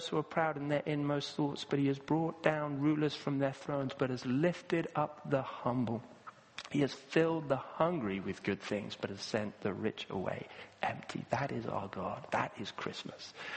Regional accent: Kenya; I grew up in Kenya.

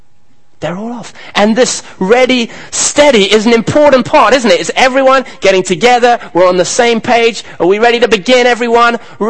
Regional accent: Kenya; Even though I grew up in Kenya where they love the long distance running

